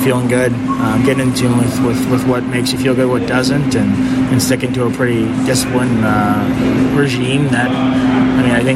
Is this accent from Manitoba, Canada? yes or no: yes; Winnipeg, Manitoba, Canada; born there; I was born in Winnipeg.